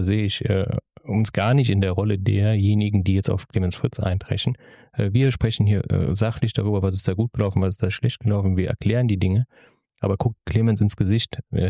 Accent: Rhineland-Palatinate, Germany; Ich bin aus Rheinland-Pfalz. Da ist man eher für Laudern als für irgendwas anderes.

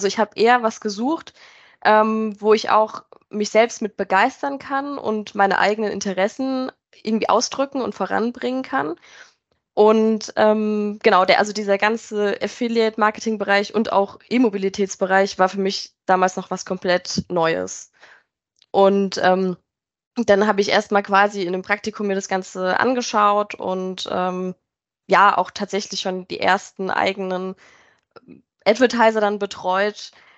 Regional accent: Rhineland-Palatinate, Germany; now in Frankfurt, Germany; Und ich komme eigentlich aus der Pfalz, also bei Mannheim in der Nähe, und bin dann aber für Endcharge in die Nähe von Frankfurt gezogen

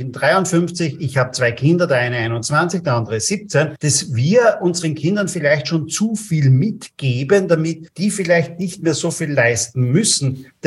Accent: Austria; Oder und bei uns in Österreich, nicht?

